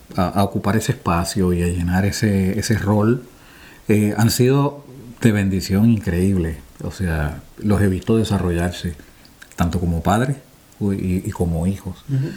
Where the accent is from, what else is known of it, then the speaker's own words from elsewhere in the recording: Puerto Rico; moved away as an adult; now in Washington, United States; nací y me crié en Puerto Rico, en la isla del Coquí. Y pues por razones que solo Dios sabe, se me presenta la oportunidad de mudarme aquí a Washington D.C.